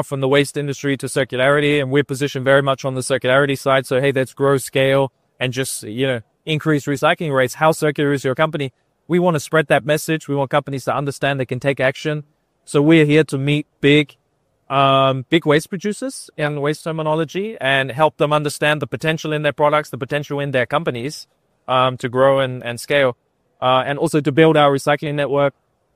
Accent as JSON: {"language": "English", "country": "New Zealand", "said": "I'm from New Zealand, personally."}